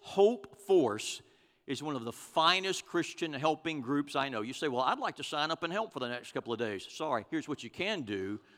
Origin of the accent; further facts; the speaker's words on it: Houston, Texas, United States; They said, at points west, when people realize that we're from Houston, they can't do enough for us.